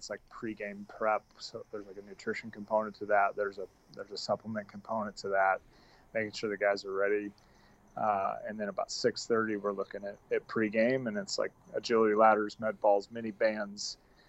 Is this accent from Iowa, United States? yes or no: yes; Iowa, United States; I grew up in Iowa.